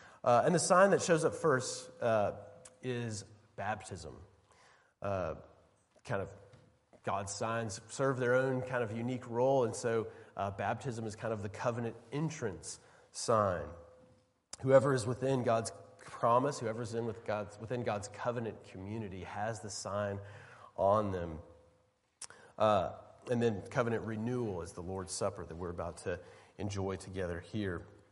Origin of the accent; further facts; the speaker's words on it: Alabama, United States; My home state, a state with as much football idolatry as any place in the world, they were already celebrating.